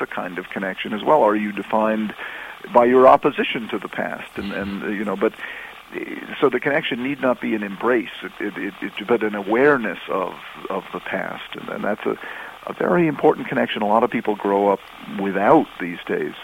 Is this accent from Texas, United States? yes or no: no; Chatham, Massachusetts, United States; I grew up in Chatham on Cape Cod, and back then in the 50s was a little fishing village, and I feel a tremendous sense of place there.